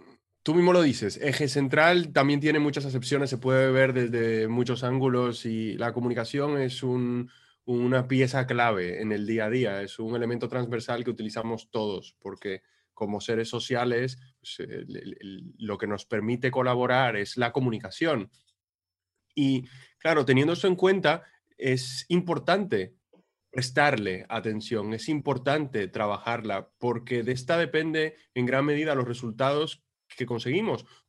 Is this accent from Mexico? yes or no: no; Dominican Republic; moved away as an adult; now in Spain; Yo llegué a España, yo soy dominicano, llegué a España porque mi sueño era montar una aerolínea.